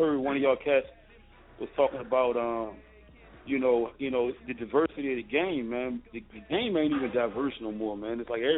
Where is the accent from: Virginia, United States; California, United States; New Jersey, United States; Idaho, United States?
Virginia, United States; Richmond; I was raised in Richmond, VA, man, and all down here, man, in Richmond.